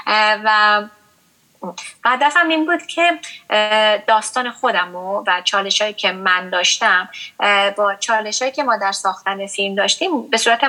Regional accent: Iran; خب ما ایرانی بودیم، ما ایرانی هستیم

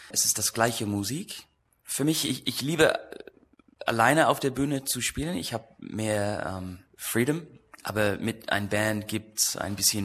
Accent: Melbourne, Victoria, Australia; German is a second language; now in Düsseldorf, Germany; Ich komme aus Melbourne, Australien, aber im Moment wohne ich in Düsseldorf in Deutschland.

